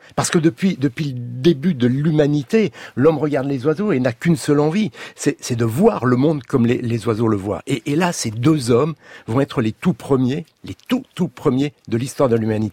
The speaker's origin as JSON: {"language": "French", "region": "Pays de la Loire", "country": "France", "said": "je suis originaire de Vendée, que j'allais souvent en vacances au bord de la mer, dans le marais vendéen"}